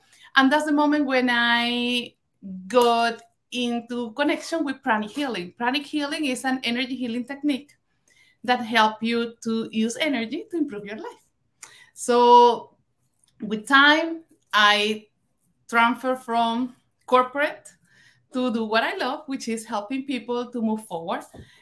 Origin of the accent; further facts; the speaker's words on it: Venezuela; I'm from Venezuela